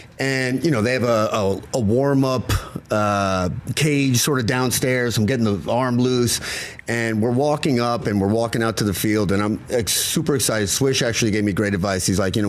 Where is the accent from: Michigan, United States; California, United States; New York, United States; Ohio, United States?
New York, United States; You know, I'm from New York.